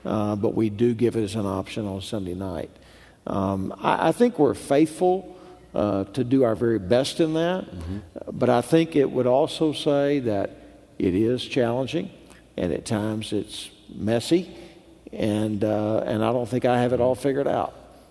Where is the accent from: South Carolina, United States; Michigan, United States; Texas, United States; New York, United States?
Texas, United States; I'm from South Texas, so if it wasn't Hispanic, I would never heard of a church plant.